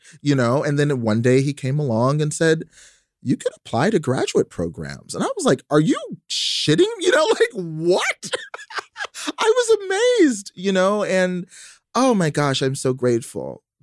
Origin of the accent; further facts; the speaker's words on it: Texas, United States; I mean, you know, I grew up in Texas, as you know, right?